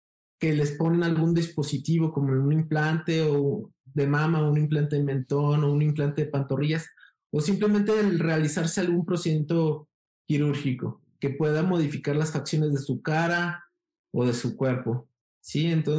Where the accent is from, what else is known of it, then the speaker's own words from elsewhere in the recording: Guadalajara, Jalisco, Mexico; Soy de Guadalajara, Jalisco, México. Hice la carrera de medicina en Guadalajara. Luego la especialidad de cirugía general también en Guadalajara.